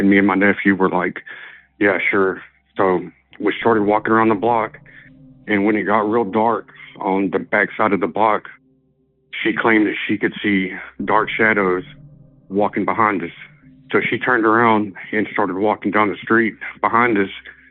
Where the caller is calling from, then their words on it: Lumberton, Texas, United States; I'm calling from Lumberton, Texas.